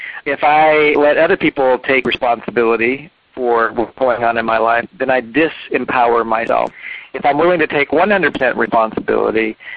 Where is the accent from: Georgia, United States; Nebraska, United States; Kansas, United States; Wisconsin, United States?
Georgia, United States; Atlanta; growing up in Atlanta and going to the schools that I went to and so forth